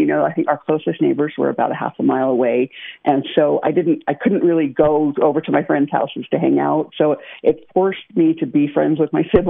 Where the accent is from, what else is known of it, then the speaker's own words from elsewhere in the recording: Brigham City, Utah, United States; Because I grew up in Brigham City, they had a program called the Palace Playhouse.